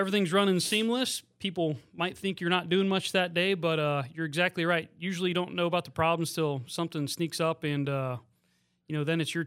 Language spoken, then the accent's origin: English; Cranberry Prairie, Ohio, United States; Yeah, so I grew up in Cranberry Prairie, Ohio, just outside of town here in the little suburb out there. Grew up on the family farm.